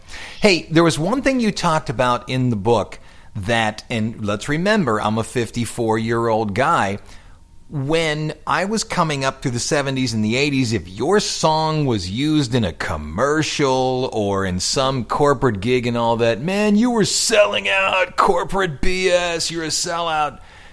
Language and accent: English; Cleveland, Ohio, United States; I mean, I grew up in Cleveland, so I saw a lot of places, a lot of bands at the Agora